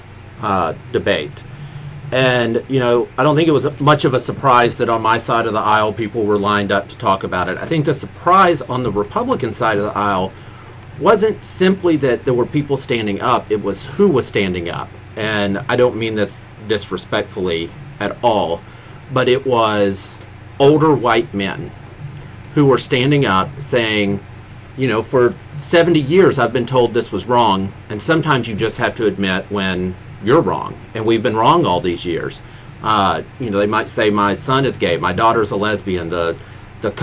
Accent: Missouri, United States; But I grew up in Pemiscot County.

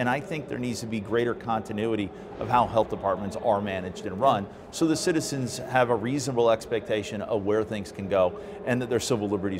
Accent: Missouri, United States; You know, I grew up in St. Louis County. I've been in St. Louis County my entire life, basically.

